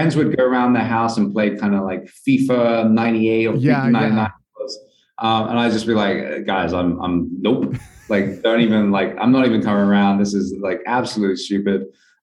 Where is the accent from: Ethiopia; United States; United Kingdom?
United Kingdom; As a sort of a British... young lads, football was soccer for you guys.